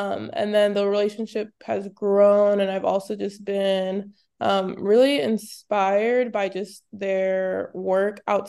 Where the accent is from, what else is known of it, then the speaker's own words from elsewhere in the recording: Oklahoma, United States; I was born and raised in Oklahoma. And then I went to med school as well as undergrad at UMKC in Kansas City.